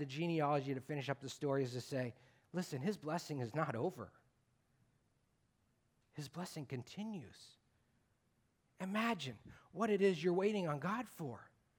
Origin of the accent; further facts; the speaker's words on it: Sacramento, California, United States; I grew up in Sacramento. And Folsom Lake is a pretty big lake when there's no drought.